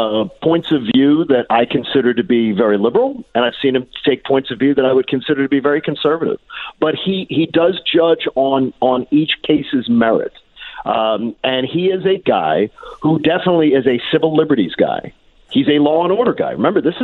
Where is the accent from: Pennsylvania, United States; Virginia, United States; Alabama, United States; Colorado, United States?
Pennsylvania, United States; Well, guess what? I'm from Delco.